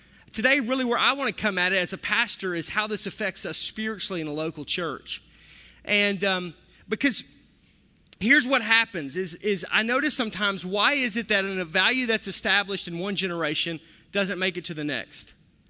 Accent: the South, United States; I was from the South, so everything was like dipped and battered and fried with a little bit of sugar on top

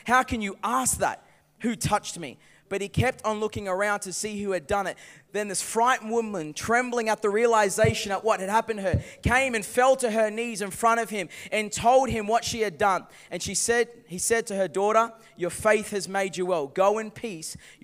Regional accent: Gold Coast, Queensland, Australia; We had a great family dynamic growing up on the Gold Coast. But everything changed when I turned 5 years old.

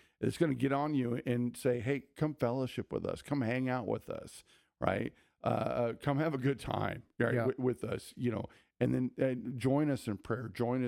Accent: Oregon, United States; Growing up in Oregon, we weren't multicultural, multi-ethnic. I grew up in a little farming community.

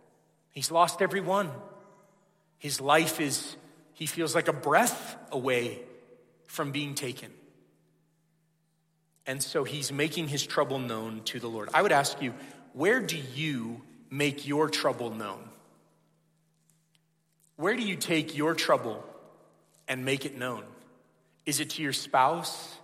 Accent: California, United States; I grew up in Southern California. There were times we would go to the beach.

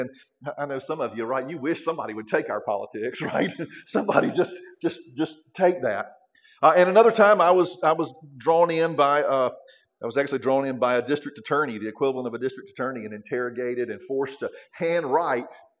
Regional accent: Georgia, United States; a girl who had grown up there, in Taylor County, and I grew up in Taylor County

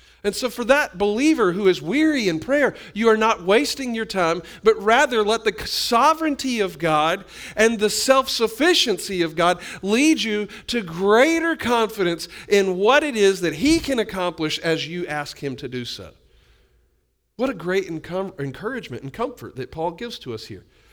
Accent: United States; I'm American, man. I've been places. I've done things.

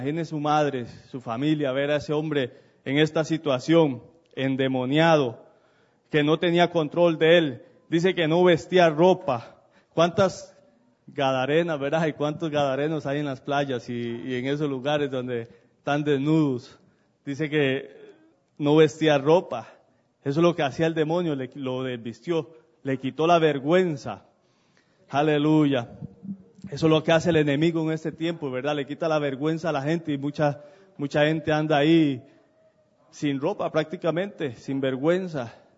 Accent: Costa Rica; en esos pueblos, como mi pueblo donde yo vengo, de Costa Rica, ahí casi todo el mundo se conoce, son pueblos pequeñitos

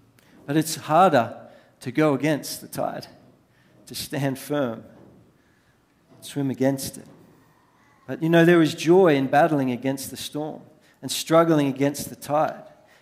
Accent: Sydney, New South Wales, Australia; But when I was growing up, I grew up in Sydney.

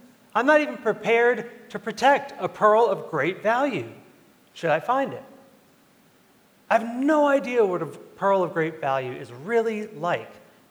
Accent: Texas, United States; born there; I was born in Texas, so I probably get it from there.

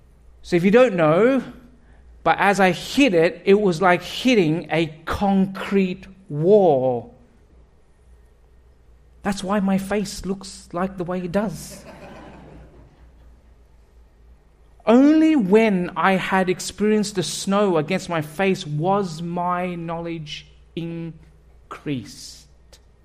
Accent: Australia; now in Canada; I was born and raised in Australia. I married a Calgarian. But as an Australian, we knew nothing about snow. There's no snow.

